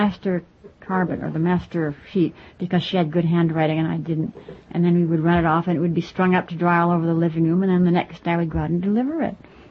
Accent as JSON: {"language": "English", "town": "Ann Arbor", "region": "Michigan", "country": "United States", "tie": "born or raised there", "said": "I grew up in Ann Arbor, Michigan, and my father taught chemistry at the university there."}